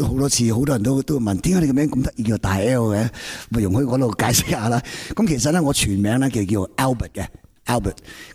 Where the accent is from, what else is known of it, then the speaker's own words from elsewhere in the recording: Chaozhou, Guangdong, China; 咁又點解咧？因為我鄉下，因為我係潮州人啦，咁所以用潮州話讀個名咧